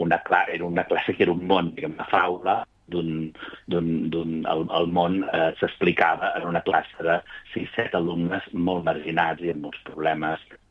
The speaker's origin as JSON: {"language": "Catalan", "town": "Calaf", "region": "Catalonia", "country": "Spain", "said": "Jo soc de Calaf"}